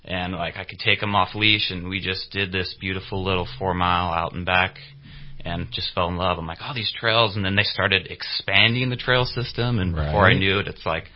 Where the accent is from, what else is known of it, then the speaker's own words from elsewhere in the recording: Cottonwood, California, United States; now in Redding, United States; I'm from... Cottonwood. I grew up down there.